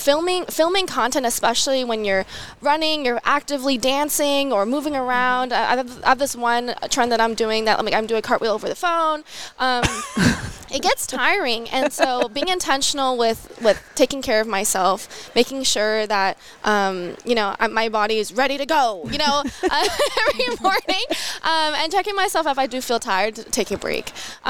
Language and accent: English; California, United States; Being a Californian girl that's a Lutheran, I think that it's definitely a smaller space.